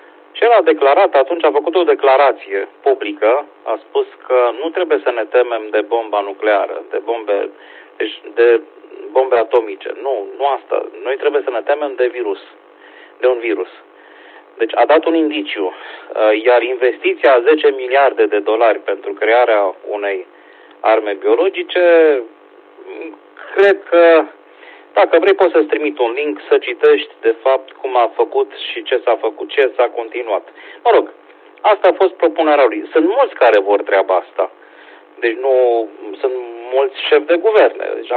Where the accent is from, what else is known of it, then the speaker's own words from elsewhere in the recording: Hunedoara, Hunedoara County, Romania; eu sunt din Hunedoara, deci localitatea Hunedoara, da, mulțumesc. Oricum, Deva e reședință de județ, deci eu sunt din Hunedoara.